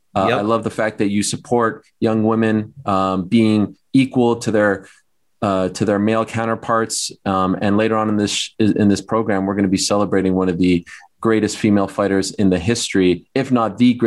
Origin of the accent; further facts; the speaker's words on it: Canada; I'm from Canada. So Canada is a part of the Commonwealth.